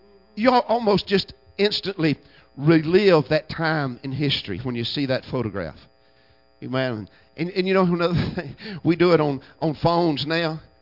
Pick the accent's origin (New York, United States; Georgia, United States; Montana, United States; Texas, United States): Georgia, United States; Cedartown; born there; Well, physically, I was born in Cedartown, but spiritually, I got born in Rockmart.